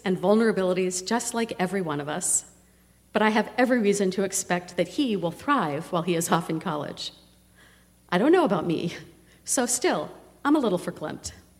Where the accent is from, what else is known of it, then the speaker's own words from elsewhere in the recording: Pennsylvania, United States; I liked this because it was set among the German-speaking Amish of Pennsylvania, my home state.